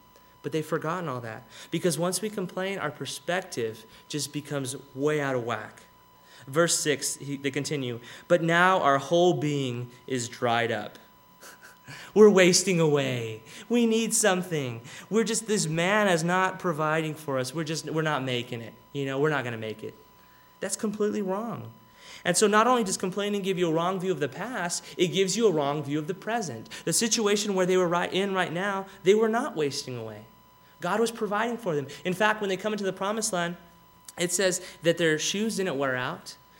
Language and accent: English; Texas, United States; You know, I'm from Texas. I like barbecue.